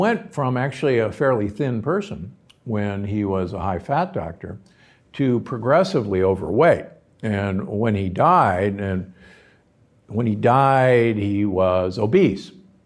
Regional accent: Omaha, Nebraska, United States; Again, I'm from Omaha, Nebraska originally, but it's there and it's an important thing to realize.

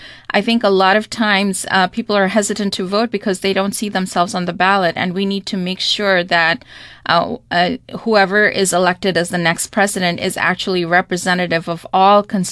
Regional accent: United States; We want to make sure we're building our collective power as American Muslims.

